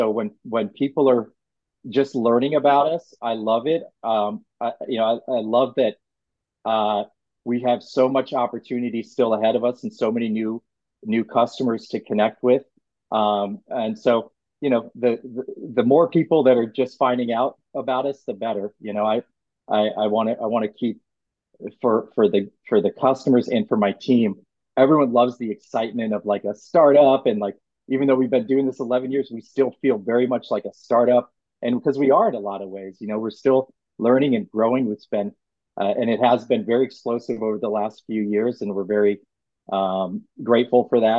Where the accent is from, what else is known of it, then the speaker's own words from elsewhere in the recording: McLean, Virginia, United States; One in McLean, which is my hometown, McLean, Virginia. So that's a homecoming.